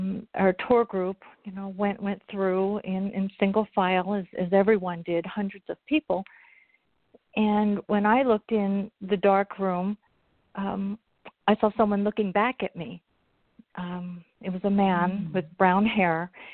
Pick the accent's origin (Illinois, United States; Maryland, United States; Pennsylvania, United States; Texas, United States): Pennsylvania, United States; I'm from Pennsylvania.